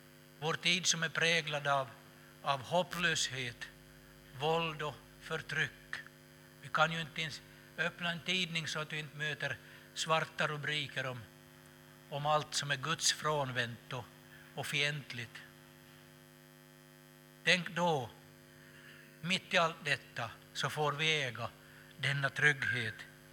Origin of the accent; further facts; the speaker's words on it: Bosund, Ostrobothnia, Finland; Där vi kommer ifrån, där vi är hemma ifrån i Bosund, så där är ju det är ju en skärgårdsby.